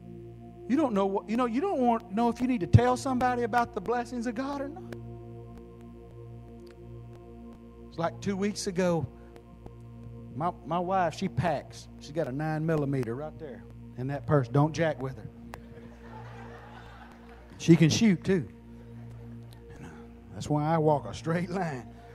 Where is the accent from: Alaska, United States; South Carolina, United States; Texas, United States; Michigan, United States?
Texas, United States; El Campo; we moved back to where I grew up in El Campo